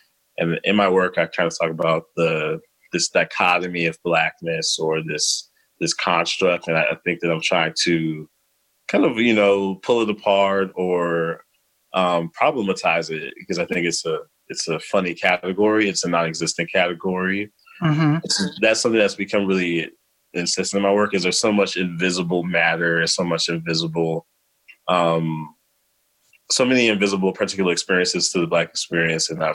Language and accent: English; Chicago, Illinois, United States; And then, you know, growing up in Chicago, that's how I sort of stumbled into college and went away.